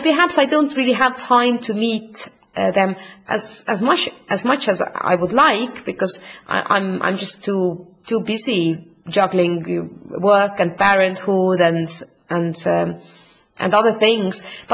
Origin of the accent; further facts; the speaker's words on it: Estonia; now in Malta; I still say I'm from Estonia. I usually say I'm originally from Estonia, but I live in Malta. So I have Maltese citizenship as well. I have dual citizenship